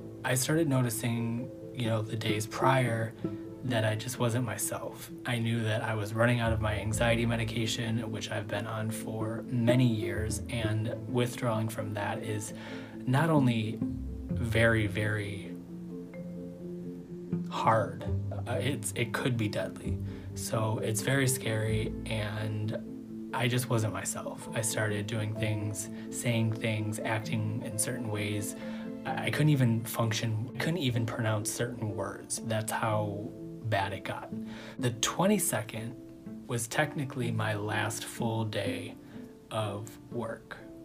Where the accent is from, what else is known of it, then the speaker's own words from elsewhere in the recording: Buffalo, New York, United States; My name is … I'm from Buffalo, New York. I've lived many places, seen a lot of faces.